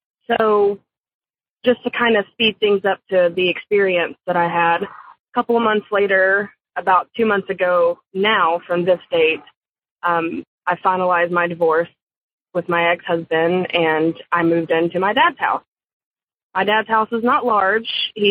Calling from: Dallas, Texas, United States; I'm calling from Dallas, Texas.

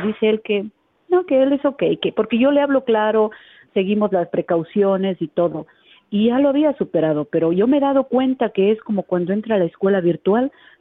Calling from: Chicago, Illinois, United States; de Chicago.

